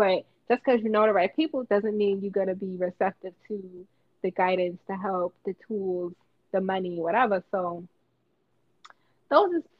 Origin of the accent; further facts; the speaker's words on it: New York City, New York, United States; where I grew up at in Coney Island.